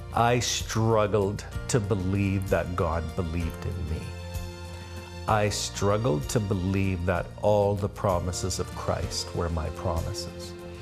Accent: Calgary, Alberta, Canada; I'm from Calgary, Alberta, Canada.

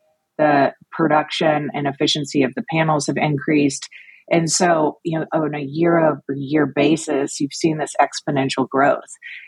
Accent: Texas, United States; moved away as an adult; I was born and raised in Texas, and I know that I'm jealous that you're there right now. Moved to the DC area in 2003

